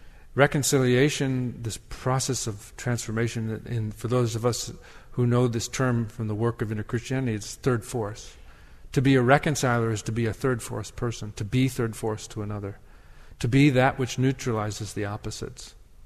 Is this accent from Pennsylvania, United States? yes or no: no; Wisconsin, United States; And where I grew up in Wisconsin, I was raised by a mother who taught me to have great reverence and love for the forests.